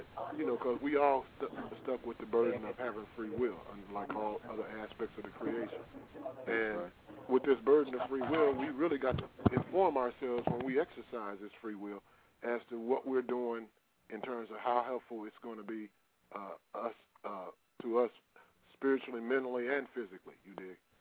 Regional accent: Memphis, Tennessee, United States; born there; now in Illinois, United States; But now we kind of like about 100 miles north of Carbondale in Illinois. But I was born in Memphis

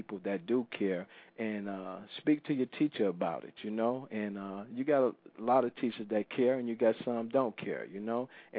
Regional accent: Detroit, Michigan, United States; And I grew up on the east side of Detroit

